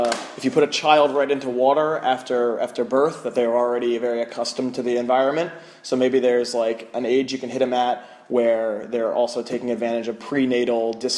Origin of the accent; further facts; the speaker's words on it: Washington, District of Columbia, United States; That's my hometown.